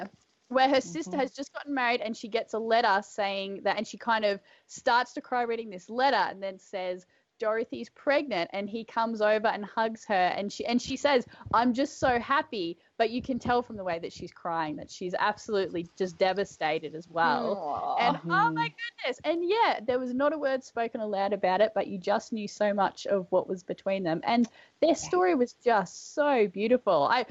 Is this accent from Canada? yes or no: no; Australia; as an Australian